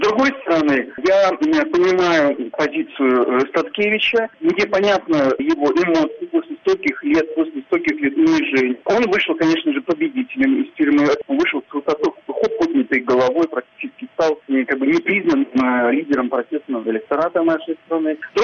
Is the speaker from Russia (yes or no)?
no; Belarus; я, как все белорусы, выживаю